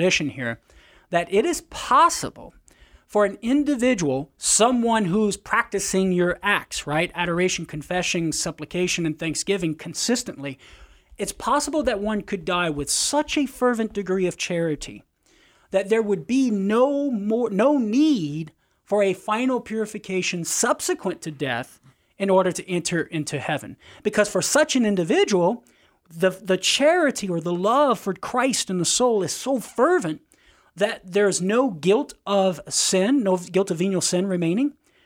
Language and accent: English; Louisiana, United States; accent: Cajun; Oh, I thought you were picking on my Cajun accent.